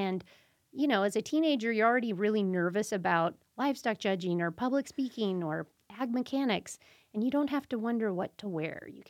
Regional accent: Newell, South Dakota, United States; Western South Dakota near Sturgis.

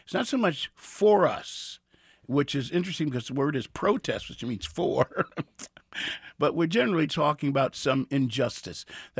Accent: Cincinnati, Ohio, United States; I'm from Cincinnati, and Cincinnati is the first town you come to when you come from the South.

